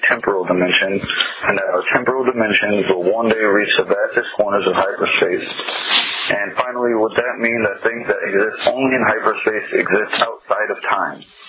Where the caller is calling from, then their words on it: Columbus, Illinois, United States; I'm calling from Columbus, Illinois.